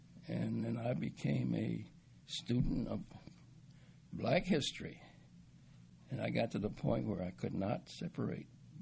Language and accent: English; Marked Tree, Arkansas, United States; born there; I was born in a little town called Mark Tree, Arkansas.